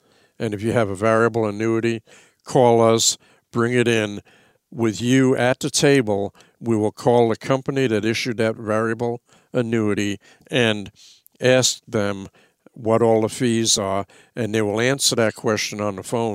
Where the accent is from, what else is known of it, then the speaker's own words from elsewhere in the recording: New York, United States; accent: New York; And I think that some of my New York accent got corrupted in the South